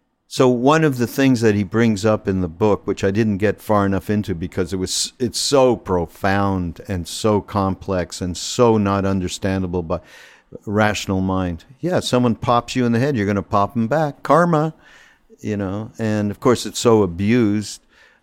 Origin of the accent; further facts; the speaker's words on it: Canada; I'm from Canada. I don't know anything.